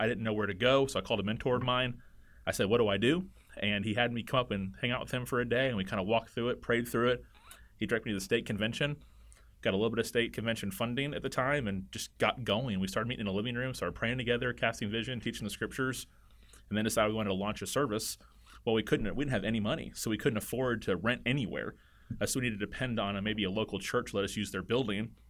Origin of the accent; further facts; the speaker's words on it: Tallahassee, Florida, United States; Well, growing up in Tallahassee, even at a young age in high school, I saw a tremendous need for gospel-centered churches.